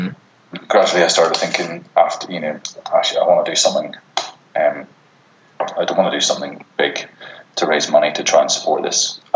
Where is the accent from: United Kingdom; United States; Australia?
United Kingdom; Belfast, Northern Ireland; I'm from Belfast originally, born and bred